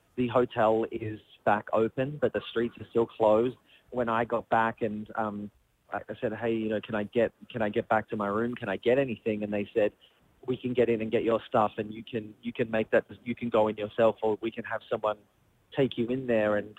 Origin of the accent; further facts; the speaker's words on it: Australia; I'm Australian.